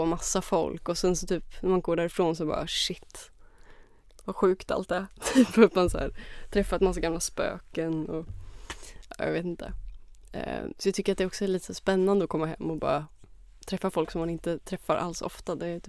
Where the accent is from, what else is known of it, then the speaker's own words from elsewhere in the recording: Örebro, Örebro County, Sweden; also born or lived in Greece; now in Stockholm, Sweden; ja, jag är född i Örebro. Och sen så bodde jag några år i Grekland med min familj, och sen flyttade vi tillbaka till Örebro när jag började ettan, alltså i grundskolan. Så när jag liksom bott på norr i Örebro vid typ Längbro torg